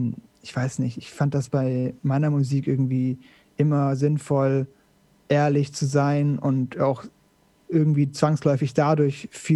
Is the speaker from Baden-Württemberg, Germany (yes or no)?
yes; Sindelfingen, Baden-Württemberg, Germany; now in Cologne, Germany; Ich komme ursprünglich aus Sindelfingen bei Stuttgart und wohne aber inzwischen in Köln und fühle mich tatsächlich auch sehr wohl hier.